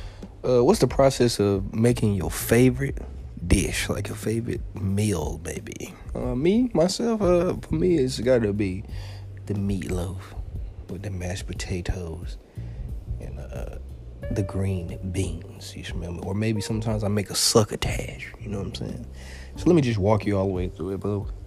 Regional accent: the South, United States; I'm from the South. Bitch, it ain't nothing but fucking trees out here, bro.

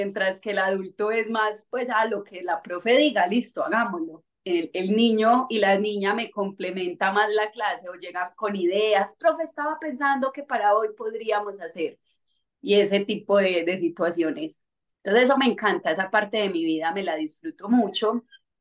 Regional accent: Antioquia, Colombia; Mentira, soy muy exagerada como buena paisa.

